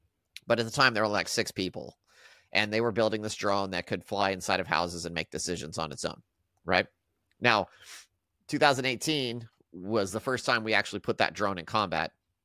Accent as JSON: {"language": "English", "town": "Albuquerque", "region": "New Mexico", "country": "United States", "tie": "born or raised there", "said": "Now, I grew up in Albuquerque. There are places in Albuquerque where that is a legit concern."}